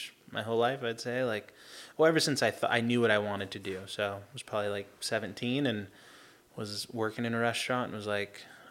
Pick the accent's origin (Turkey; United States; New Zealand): United States; Seal Beach, California; Yeah. I grew up in Seal Beach. So just right over the bridge.